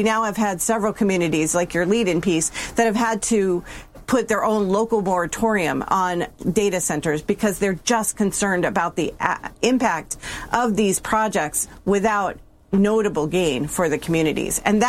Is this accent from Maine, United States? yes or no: yes; New Sharon, Maine, United States; I grew up in New Sharon, Maine, which is a community very close to Jay.